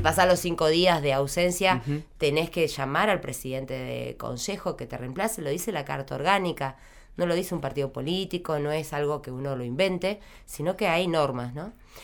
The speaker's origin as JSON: {"language": "Spanish", "town": "Allen", "region": "Río Negro", "country": "Argentina", "said": "Por lo menos yo soy de Allen, para los que no saben."}